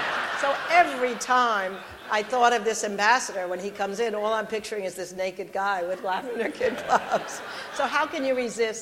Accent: Long Island, New York, United States; And also when I was a little girl, I grew up in Long Island, and my parents took me to Sagamore Hill.

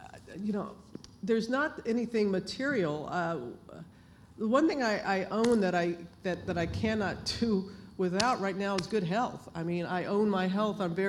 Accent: Mississippi, United States; also born or lived in Alabama; now in New York City, United States; I was born in Alabama, reared in Mississippi, you know, went to school in Louisiana, worked here in Tennessee, worked in Atlanta.

